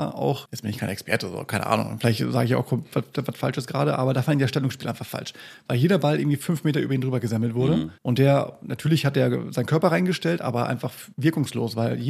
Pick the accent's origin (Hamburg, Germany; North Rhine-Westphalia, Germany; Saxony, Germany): North Rhine-Westphalia, Germany; Münster; Ja, ich meine, wir sind Münsteraner